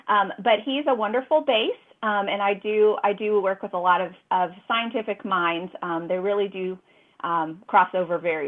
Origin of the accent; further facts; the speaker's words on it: Massachusetts, United States; born there; So I was born up north in Massachusetts.